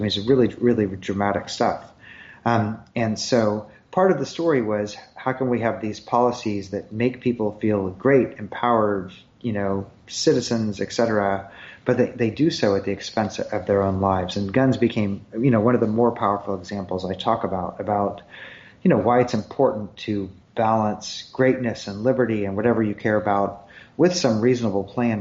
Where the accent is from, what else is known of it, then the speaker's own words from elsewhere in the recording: Missouri, United States; I mean, I grew up in Missouri, and when I grew up, it was, you know, there were lots of people who hunted, long tradition of gun ownership.